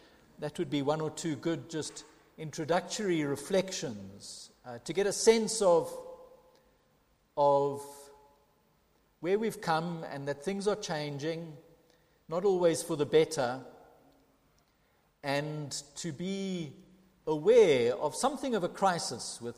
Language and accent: English; East London, Eastern Cape, South Africa; I was growing up in the Quigney in East London.